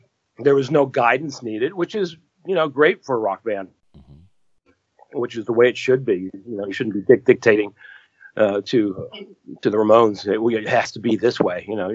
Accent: New Jersey, United States; I was from New Jersey.

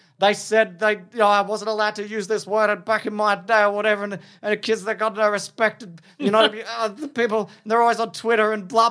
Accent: Boston, Massachusetts, United States; Burr, I'm from Boston.

